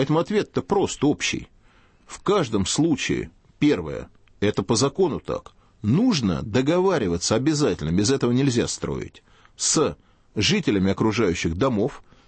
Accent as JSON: {"language": "Russian", "region": "Moscow", "country": "Russia", "tie": "born or raised there", "said": "И прямо скажу вам, как коренной москвич"}